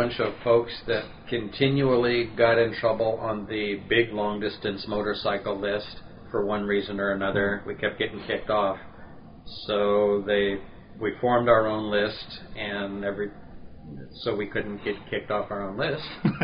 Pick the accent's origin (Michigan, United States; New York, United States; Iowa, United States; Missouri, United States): Missouri, United States; St. Louis; I grew up pretty much in St. Louis, went to school in St. Louis